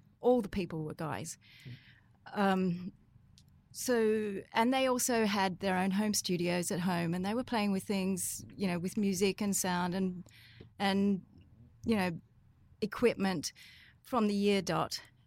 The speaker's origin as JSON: {"language": "English", "region": "Western Australia", "country": "Australia", "also_born_or_lived": "England", "said": "I am Australian. I come from Western Australia, but I'm also now British, so I'm a dual citizen, because I lived in England Britain for 25 years, so I became British."}